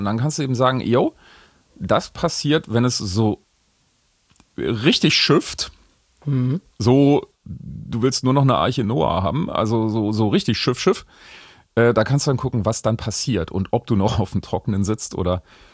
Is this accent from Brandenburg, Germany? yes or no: yes; Brandenburg, Germany; Also zum Beispiel in meiner Heimat da, im Havelland.